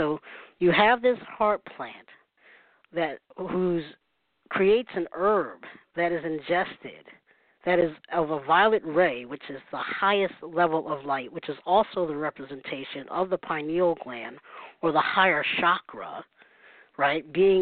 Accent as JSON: {"language": "English", "country": "United States", "said": "If it's the wrong dialect, forgive me. I'm an American."}